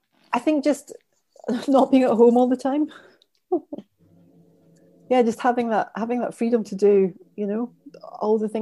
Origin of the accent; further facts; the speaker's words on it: Scotland, United Kingdom; I grew up near Edinburgh